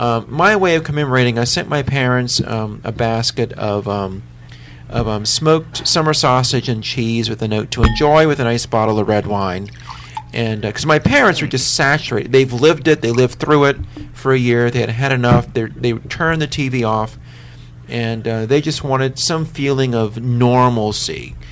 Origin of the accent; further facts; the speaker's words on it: New Orleans, Louisiana, United States; You know, I'm from New Orleans. My parents fortunately left.